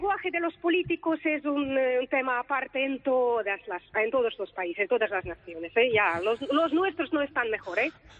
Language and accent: Spanish; Ukraine; Spanish is a second language; Somos ucranianos y queremos... hablemos el idioma que hablemos. Yo hablo el ruso y el ucraniano. Mi madre es ucraniano parlante. Yo crecí en una situación rusa parlante.